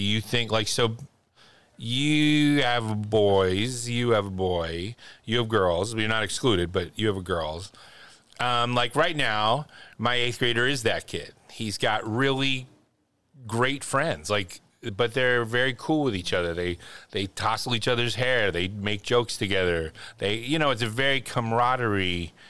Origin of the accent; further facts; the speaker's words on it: Philadelphia, Pennsylvania, United States; I'm from Philly, and we're known as the city